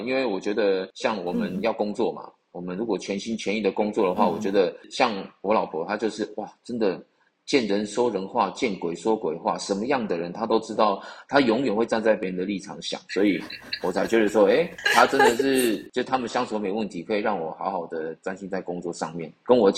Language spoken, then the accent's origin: Chinese; Thailand; 我在泰国出生的。对，我父亲是1988年来这边第一批的台商，那我就刚好在这边出生了，在这边出生长大。